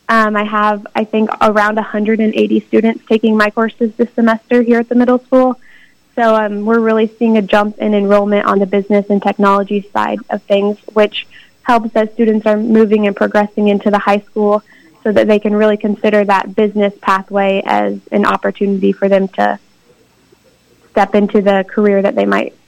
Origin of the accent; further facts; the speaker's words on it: Missouri, United States; Yeah, I actually am originally from Missouri. I grew up in a small town right in kind of the middle of Missouri.